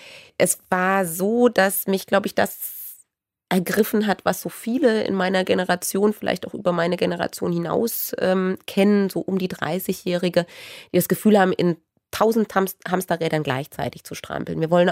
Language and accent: German; Frauenwald, Thuringia, Germany; Ja, das ist mein Heimatort.